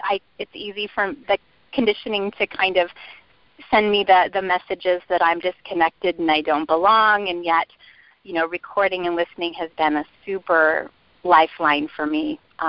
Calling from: Iowa, United States; I am from Iowa, and this is my first time calling in.

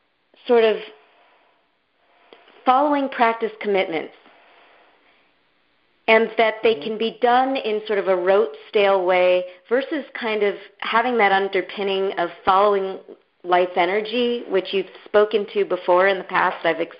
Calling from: Vermont, United States; also born or lived in Minnesota; Instead of calling from Minnesota, I'm calling from Vermont.

